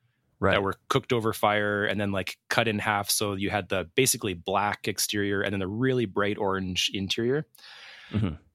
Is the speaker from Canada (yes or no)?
yes; Edmonton, Alberta, Canada; We're two chefs from Edmonton, Alberta, Canada.